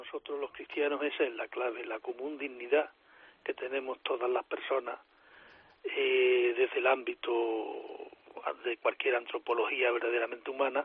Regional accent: Córdoba, Andalusia, Spain; born there; yo soy nacido en Córdoba

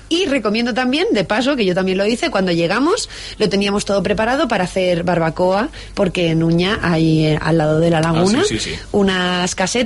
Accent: Cuenca, Castilla-La Mancha, Spain; Porque yo, que soy de Cuenca, me escapé un fin de semana a Uña

